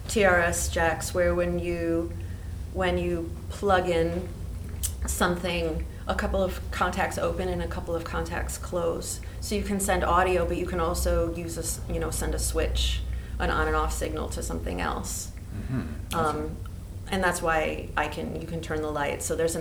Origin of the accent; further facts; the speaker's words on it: Midwest, United States; But the actual idea came in the summer in between, far from there, more close to my roots because I'm from the Midwest.